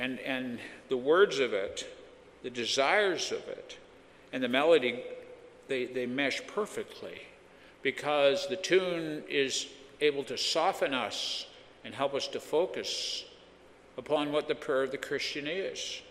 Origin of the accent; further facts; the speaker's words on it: Abbotsford, British Columbia, Canada; I mean, you're from Vancouver. I'm from Abbotsford. We have a sense of identity.